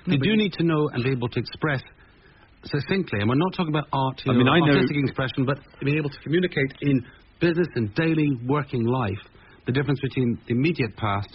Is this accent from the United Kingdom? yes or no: yes; Scotland, United Kingdom; and I'm from Scotland and all the rest of it